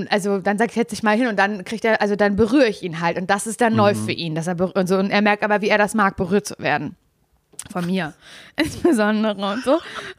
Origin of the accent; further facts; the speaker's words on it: Berlin, Germany; ich bin ja Großstadtgöre, ich denke mir so, mit unfreundlichen Leuten kenne ich mich wirklich sehr gut aus, ich komme aus Berlin